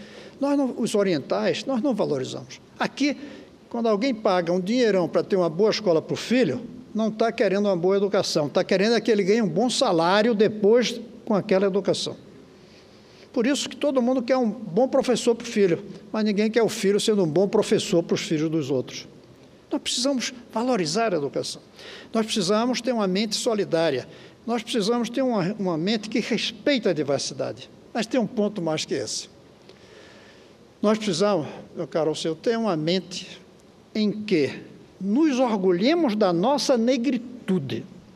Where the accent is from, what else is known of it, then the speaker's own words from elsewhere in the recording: Brazil; eu posso, como brasileiro, ter orgulho da minha cultura